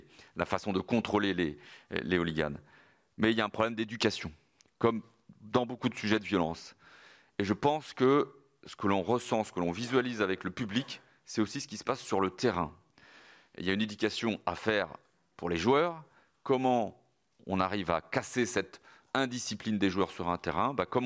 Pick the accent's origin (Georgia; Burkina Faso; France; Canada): France; Pays de la Loire; Je suis du Maine-et-Loire